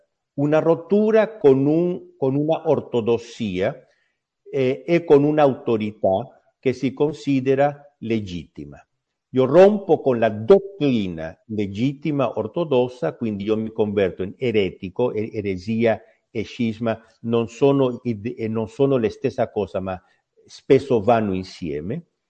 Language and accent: Italian; Peru; moved away as an adult; ho dovuto uscire dal mio paese, il Perù, in esilio per causa della persecuzione comunista